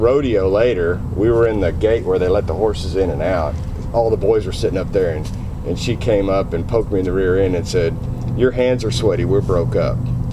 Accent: Goldthwaite, Texas, United States; also born or lived in Chicago; No, I was born and raised there in Goldthwaite, and then I moved off, went to college, and lived in Chicago for several years, then moved back.

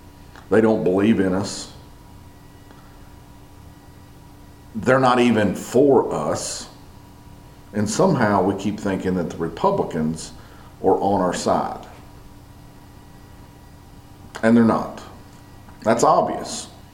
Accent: United States; because I'm an American.

